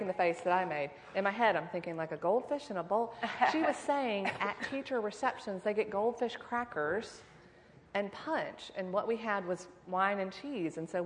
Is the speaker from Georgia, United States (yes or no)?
yes; Augusta, Georgia, United States; I'm from Augusta, that, Linnea mentioned it, but so I have a vested interest in the success of his project.